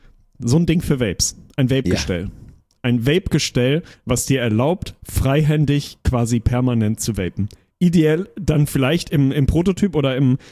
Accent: Lüneburg, Lower Saxony, Germany; ich bin ja in Lüneburg groß geworden im Gegensatz zu dir

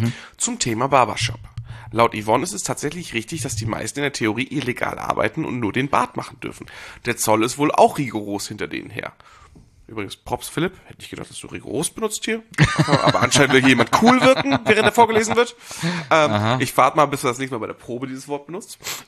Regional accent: Geesthacht, Schleswig-Holstein, Germany; ich komme ja nicht aus Hamburg, ja. Ne? Ich komme ja aus einer kleinen Stadt vor Hamburg.

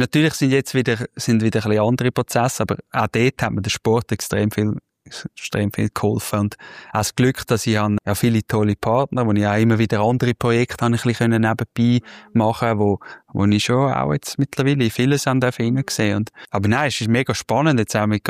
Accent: Tersnaus, Graubünden, Switzerland; durch eine Gemeinde, wo ich aufgewachsen bin, Tersnaus, wo ich Olympiasieger geworden bin

